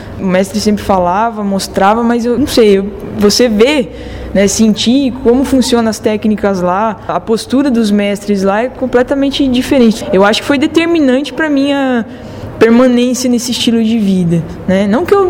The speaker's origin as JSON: {"language": "Portuguese", "region": "São Paulo", "country": "Brazil", "lives_now": "Londrina, Brazil", "said": "Eu já voltei para Londrina, porque eu sou de São Paulo, né?"}